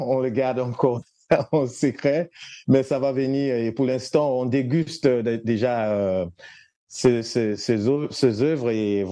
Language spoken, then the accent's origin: French; Cameroon; en tant que Camerounais, j'avais toujours envie de rester en Afrique